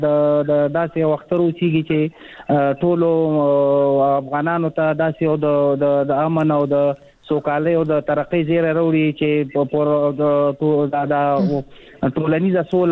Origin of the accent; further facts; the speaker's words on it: Afghanistan; now in Pakistan; تاسو پوهیږئ مونږ په افغانستان، په پاکستان کې کډوال یو، مهاجر یو